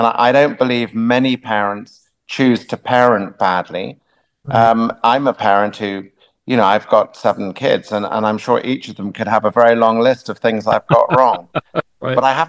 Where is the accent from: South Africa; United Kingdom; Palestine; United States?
United Kingdom; England; I didn't specify it because I'm English and we don't talk about things.